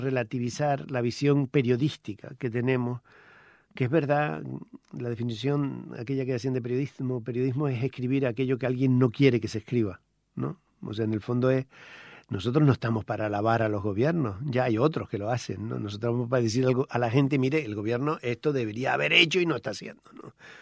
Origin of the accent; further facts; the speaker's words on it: Canary Islands, Spain; moved away; yo soy de las Islas Canarias. Hace ya mucho que salí de vivir allí de forma estable, ¿no?